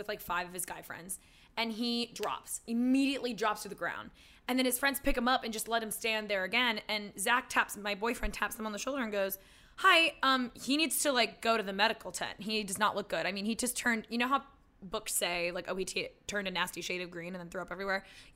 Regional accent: United Kingdom; accent: British; I don't mean to be offensive with my British accent.

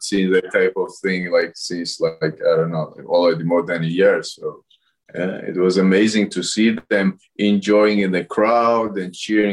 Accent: Tbilisi, Georgia; We all are from different parts of Georgia. You know, I'm from the capital, Tbilisi, it's the name.

